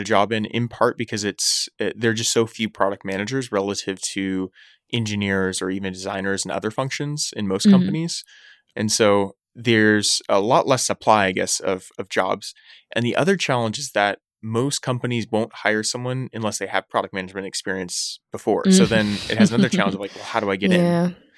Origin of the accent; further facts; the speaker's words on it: Eugene, Oregon, United States; I grew up in Eugene, Oregon, went to school there at the University of Oregon.